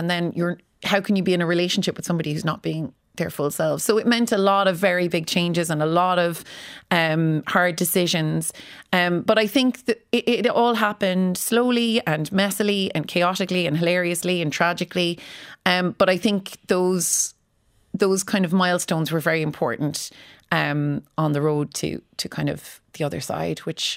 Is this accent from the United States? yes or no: no; Cork, Munster, Ireland; Definitely bold. I'm from Cork